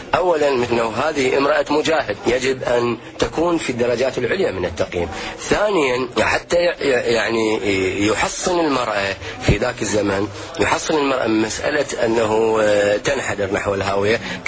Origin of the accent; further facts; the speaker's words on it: Iraq; المرأة عموما عندنا في العراق يحكمها قانونان